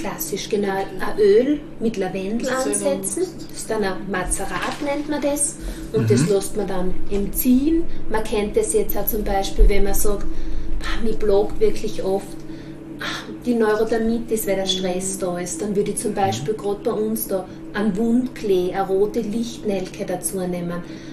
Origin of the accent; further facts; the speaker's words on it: Styria, Austria; wie man bei uns in der Steiermark sagt